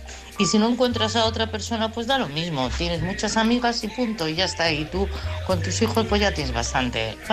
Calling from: Madrid, Community of Madrid, Spain; de Madrid.

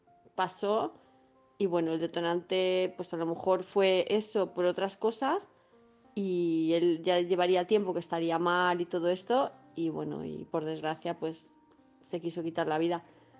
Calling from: Palma de Mallorca, Balearic Islands, Spain; de Palma de Mallorca

